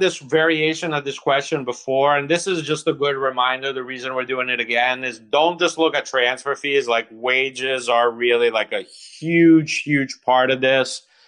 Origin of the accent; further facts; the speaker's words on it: Italy; now in United States; This time of year, you know, I grew up in Italy. I'd spend a lot of my summers in the U.S. with my grandparents.